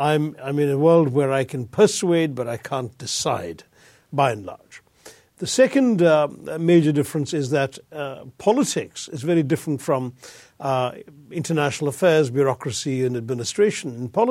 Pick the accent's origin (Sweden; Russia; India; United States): India; It's much more about what I, as an Indian, need to understand and know and what my government's options are